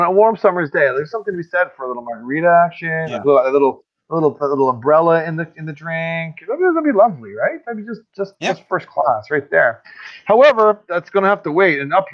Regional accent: Canada; I'm from Canada

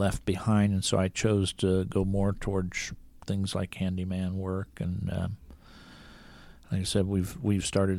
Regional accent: Kansas, United States; I was born and raised in Kansas, and as was Dana and our three kids.

